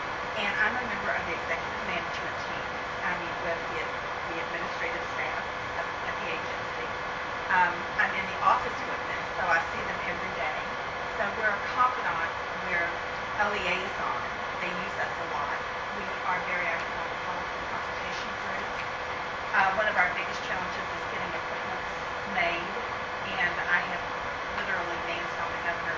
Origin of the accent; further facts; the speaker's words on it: West Virginia, United States; I'm from West Virginia, and we do a lot of the same things that she just said.